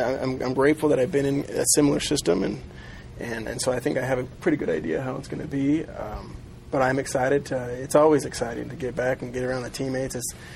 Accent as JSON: {"language": "English", "region": "Arizona", "country": "United States", "tie": "born or raised there", "also_born_or_lived": "Colorado", "said": "I grew up in Arizona and lived in Colorado, so just having that vegetation, the rain, good night, rains out here."}